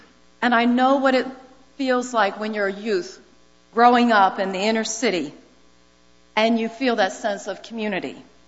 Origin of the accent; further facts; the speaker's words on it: Philadelphia, Pennsylvania, United States; I grew up in West Philadelphia, to be exact. West Philadelphia, born and raised.